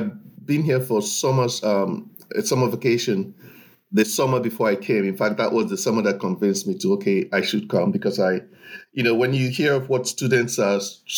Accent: South East, Nigeria; also born or lived in Northern Nigeria; So I'm from the southeastern part of Nigeria. I was born in Nigeria. I went to school in the northern part of Nigeria

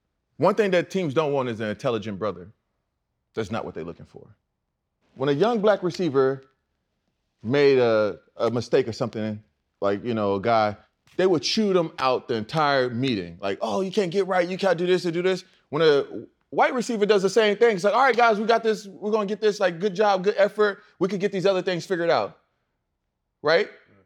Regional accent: Houston, Texas, United States; I'm from Texas, Houston, NASA.

